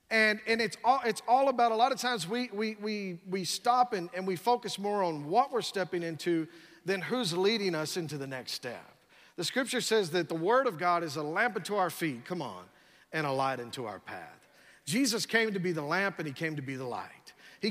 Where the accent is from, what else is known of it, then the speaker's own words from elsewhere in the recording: San Angelo, Texas, United States; And I thought, man, I'm from San Angelo, Texas.